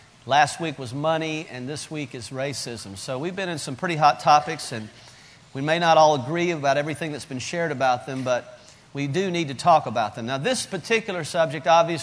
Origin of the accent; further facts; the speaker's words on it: the South, United States; I grew up in the South where racism has always been a big issue because of the slavery issues of our past.